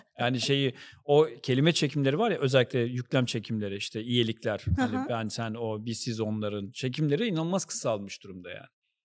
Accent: Ünye, Ordu, Turkey; also born or lived in Ankara; Ben de Ordu Ünyeliyim. Ankara doğumluyum ama.

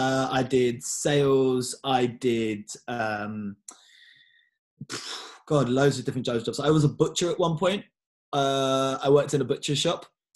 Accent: London, United Kingdom; So I'm from East London, born and raised. I grew up around here, went to school around here.

